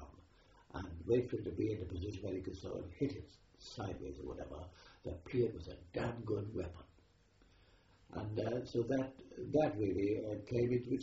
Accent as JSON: {"language": "English", "region": "Wales", "country": "United Kingdom", "said": "I'm from Wales and I lived in the mountains of the Brecon Beacons."}